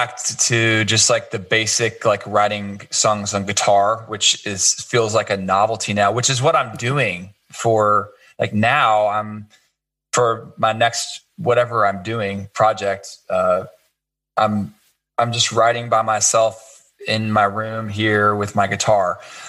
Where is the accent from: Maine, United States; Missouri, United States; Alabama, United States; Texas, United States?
Missouri, United States; Kansas City; it was a small theater at the Kansas City Youth for Christ building because I grew up in Kansas City